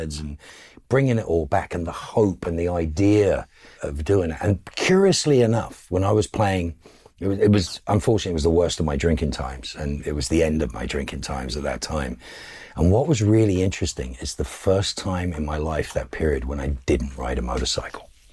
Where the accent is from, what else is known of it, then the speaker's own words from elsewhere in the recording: London, United Kingdom; born there; I'm a plastic paddy. I was born in London.